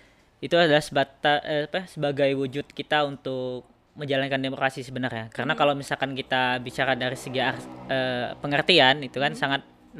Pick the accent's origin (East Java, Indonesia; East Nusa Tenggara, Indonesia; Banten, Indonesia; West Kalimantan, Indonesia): West Kalimantan, Indonesia; untuk daerah asal saya dari Kabupaten Sambas.